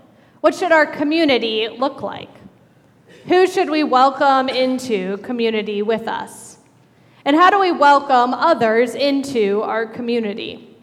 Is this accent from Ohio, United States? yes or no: yes; Strongsville, Ohio, United States; And I said, "Yeah, I'm from Strongsville."